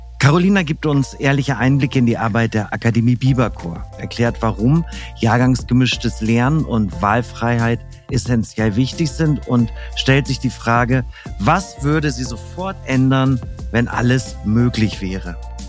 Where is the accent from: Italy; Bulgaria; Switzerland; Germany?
Germany; Bremen; moved away as an adult; Ich komme ja aus Bremen so und bin während zu meinem Studium 1996 nach Bayern gegangen.